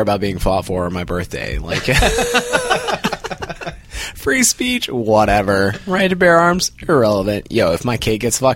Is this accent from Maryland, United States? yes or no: no; North Carolina, United States; Like, I'm from North Carolina. We banned smoking indoors in, like, 2010, you know?